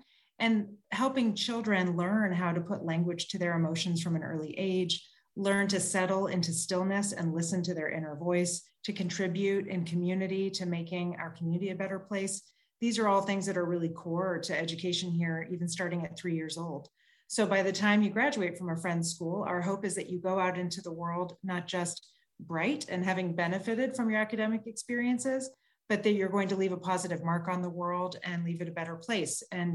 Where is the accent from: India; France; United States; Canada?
United States; Houston, Texas; I grew up in Houston, Texas. Gardening was not my thing. And so when I moved to Moldova, I had such an interesting relationship with nature that I had never had before.